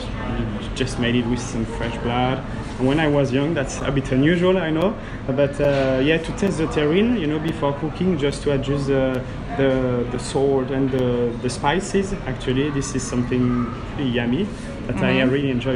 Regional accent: Bourgogne-Franche-Comté, France; now in Australia; And as we are from Burgundy, we didn't want to miss the vineyard when we first arrived.

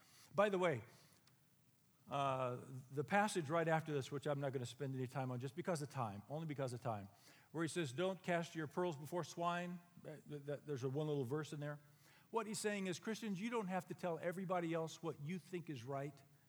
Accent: Dos Palos, California, United States; I grew up out in Dos Palos where we had cotton and weeds were always coming up

